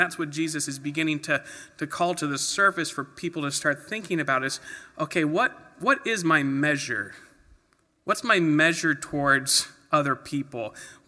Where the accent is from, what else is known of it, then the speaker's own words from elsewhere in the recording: Wasilla, Alaska, United States; I grew up here in Wasilla, so I'm used to thousands, not millions in one area.